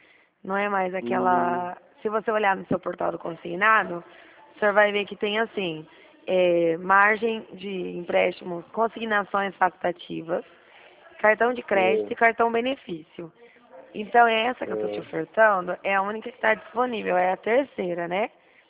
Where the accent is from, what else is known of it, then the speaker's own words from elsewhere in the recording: Dracena, São Paulo, Brazil; Eu nasci e fui criada em Dracena.